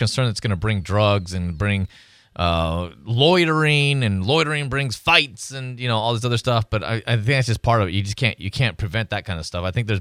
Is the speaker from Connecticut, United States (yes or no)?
no; Tennessee, United States; now in Pensacola, United States; It's a Southern thing. I mean, I grew up in Tennessee. Same problem here.